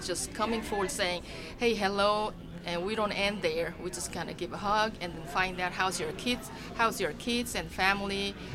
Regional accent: Columbus, Indiana, United States; I am from Columbus, Indiana.

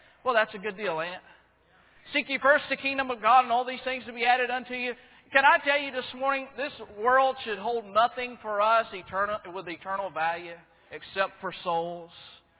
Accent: Florida, United States; which that's where I'm from Florida, though.

